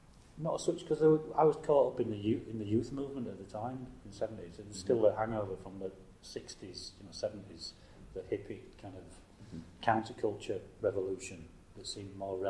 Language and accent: English; Leeds, Yorkshire and the Humber, United Kingdom; I was born in Leeds.